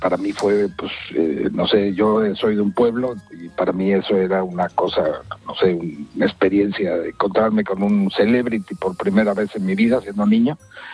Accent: Mexico; cuando era yo un chamaco con mi hermana, somos mexicanos, ¿no?

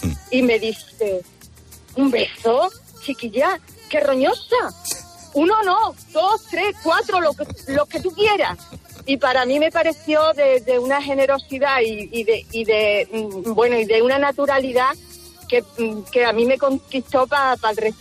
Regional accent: Extremadura, Spain; Pues mire, nosotros somos extremeños

